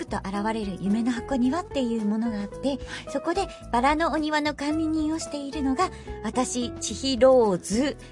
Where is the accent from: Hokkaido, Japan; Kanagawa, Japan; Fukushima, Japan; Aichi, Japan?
Hokkaido, Japan; Yubari; 実は私、北海道の夕張出身なんですけど、ど田舎で、もうカラオケもないし、うん、映画館もないし、